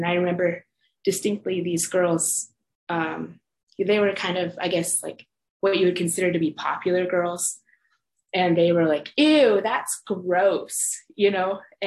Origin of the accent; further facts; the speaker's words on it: Fort Hall, Idaho, United States; I'm a Shoshone Bannock enrolled tribal member in Fort Hall. And I was born in Fort Hall and I lived in the surrounding communities as well. And I was often the only Native student growing up in a mostly white school.